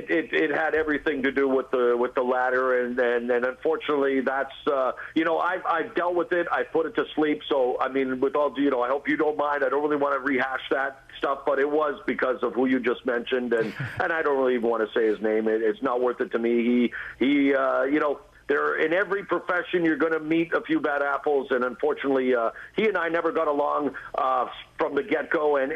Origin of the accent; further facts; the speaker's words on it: Mount Lehman, British Columbia, Canada; getting to be on CBS as a Canadian boy from Mount Lehman, British Columbia